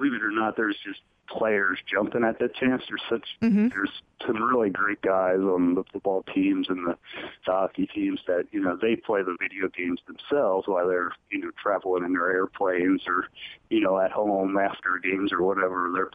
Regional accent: Pennsylvania, United States; I'm also a Flyers fan, obviously, growing up outside Philly.

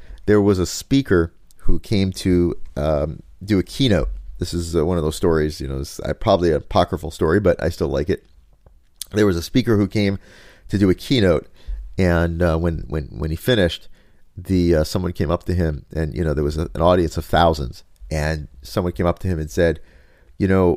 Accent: Lakewood, New Jersey, United States; And where I grew up in the Lakewood, New Jersey, you know, if you just drive down the street, you will see in the window just, you know, menorah after menorah after menorah.

